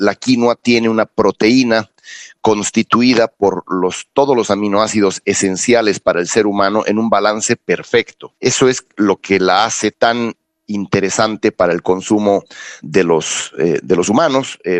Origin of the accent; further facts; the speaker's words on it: Bolivia; Lo único que podemos hacer como bolivianos es continuar en esta lógica de posicionamiento